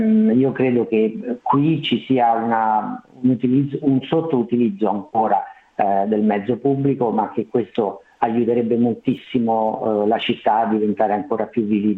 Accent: Rome, Lazio, Italy; Ovviamente io vengo da Roma, quindi il confronto è assolutamente impietoso

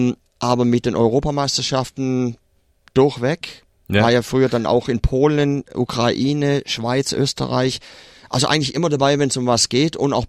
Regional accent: Bempflingen, Baden-Württemberg, Germany; komme aus Baden-Württemberg, aufgewachsen in Bempfling. Das liegt so in der Nähe von Metzingen, Reutlingen, zwischen Tübingen und Stuttgart, könnte man sagen. Aufgewachsen in einem Bayern-München-Haushalt

